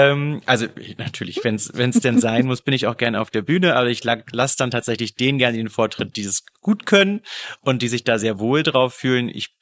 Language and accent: German; Hamburg, Germany; ich bin Hamburger